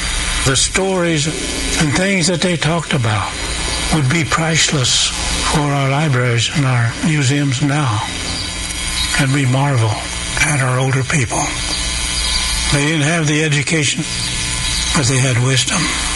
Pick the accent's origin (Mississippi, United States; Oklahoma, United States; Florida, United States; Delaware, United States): Oklahoma, United States; Washunga; When I was growing up in Washanga, I had always respected the older full bloods, who were the elders of the tribe.